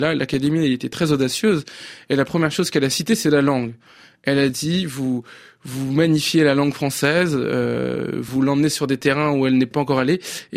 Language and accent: French; Nantes, Pays de la Loire, France; je suis issu de la banlieue de Nantes. C'est l'enfance dans laquelle j'ai grandi, les sans-papiers. On était une famille sans-papiers, nous aussi. On a eu nos papiers ensuite, puis on est devenus français.